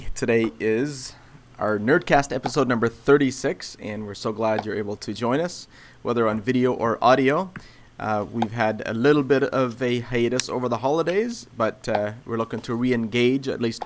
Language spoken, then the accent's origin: English; Canada; Nathan, Arthur, John, and myself, we're from Canada.